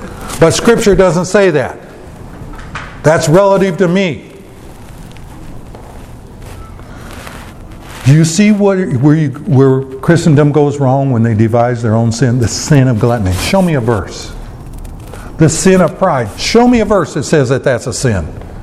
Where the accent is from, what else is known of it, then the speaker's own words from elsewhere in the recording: the South, United States; I'll give you some that I grew up in down in the South.